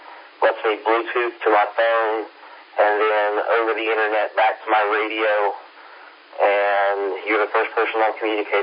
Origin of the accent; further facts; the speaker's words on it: Florida, United States; I'm lucky. I'm from Florida. My family still has a house. My parents still have a house in Lakeland, which is just outside of Orlando.